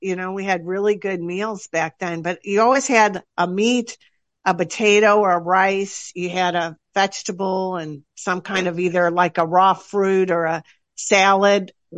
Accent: New York, United States; I'm from Western New York, which is very similar growing and the people to Michigan.

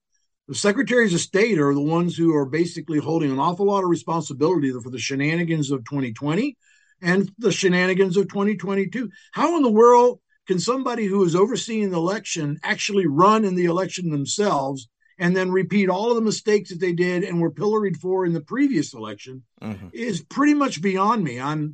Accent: Tampa, Florida, United States; also born or lived in Alabama; I was born in Alabama, en route to Florida. But my home has been Tampa since I've been about 3 or 4 days old. This has been my home base.

